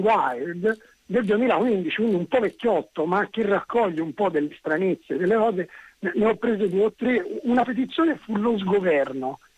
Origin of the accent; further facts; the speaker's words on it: Incisa, Tuscany, Italy; perché io sono valdarnese, sono di Incisa